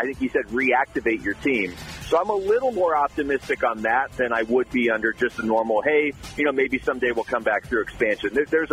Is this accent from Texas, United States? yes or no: no; Seattle, Washington, United States; I grew up in Seattle, and the Sonics were huge, and the Sonics left